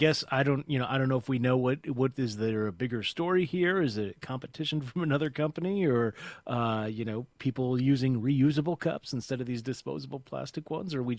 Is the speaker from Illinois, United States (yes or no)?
yes; Crete, Illinois, United States; I don't know whether that actually helped my hometown, which is Crete, Illinois